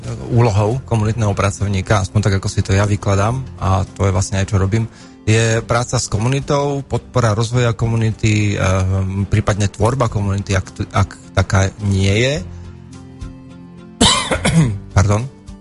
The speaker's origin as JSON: {"language": "Slovak", "town": "Martin", "region": "Žilina Region", "country": "Slovakia", "tie": "born or raised there", "said": "narodil som sa v Martine, vyrastol som tu, vyštudoval som tu všetky školy, ktoré som vedel a mohol."}